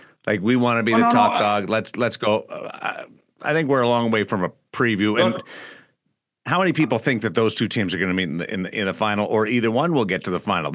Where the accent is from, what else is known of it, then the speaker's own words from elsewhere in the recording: Canada; I'm still Canadian. I always will be Canadian.